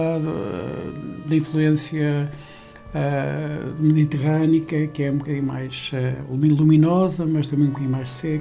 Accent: Porto, Portugal; also born or lived in England; eu redescobri-me como tripeiro depois de ter morado em Inglaterra muitos anos. Portanto, ao voltar para Portugal, assumi-me como o português e o tripeiro

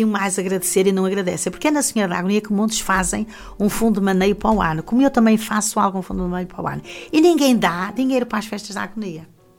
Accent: Viana do Castelo, Norte, Portugal; a minha mãe era de Santa Marta. E foi ali que eu nasci, estive ali até aos meus 7 anos, depois é que fui viver para a minha dela. Portanto, eu sou de Viana, uma vianesa de gema, a nascer ali.

